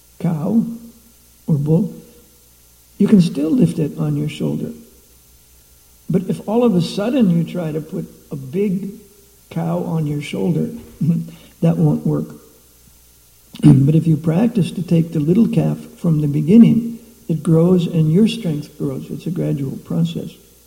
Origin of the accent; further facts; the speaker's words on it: United States; And I was recalling what it was like for me growing up in America.